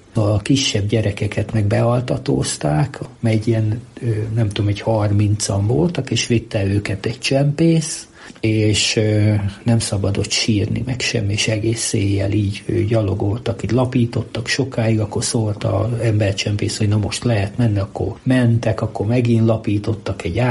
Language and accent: Hungarian; Szeged, Csongrád-Csanád, Hungary; Először Rajgyőn laktak, aztán meg Hattyastelepre költöztek. Az egy külső része Szegednek, egy külvárosa. Ott laktunk